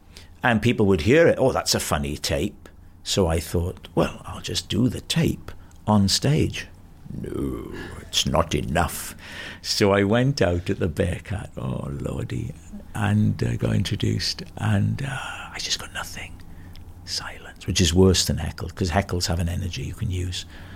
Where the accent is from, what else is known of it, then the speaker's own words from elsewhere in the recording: Wales, United Kingdom; I was doing these whimsical observations about being Welsh and growing up in Wales